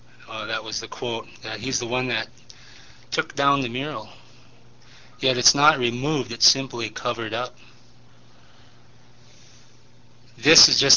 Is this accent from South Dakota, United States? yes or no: yes; South Dakota, United States; I'm allegedly from the Cheyenne River Sioux tribe, but that never existed prior to an offshoot of the War Department creating that, putting four tribes together.